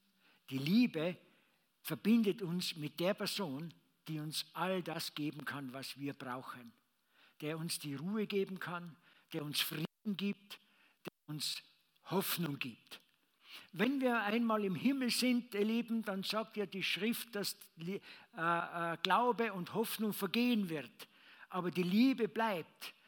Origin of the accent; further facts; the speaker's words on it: Austria; ob das jetzt bei uns in Österreich ist, ob es in Deutschland ist, in Europa ist, auch in Amerika.